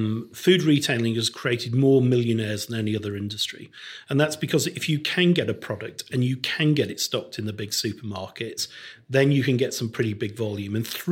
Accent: Crewe, North West England, United Kingdom; When I was growing up in Crewe in the 1960s and 70s, there were two cinemas, very busy.

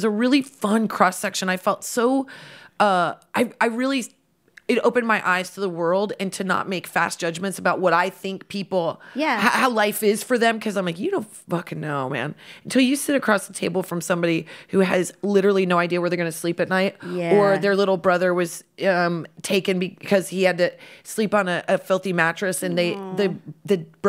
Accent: Midwest, United States; I'm from the Midwest and I was raised with both parents

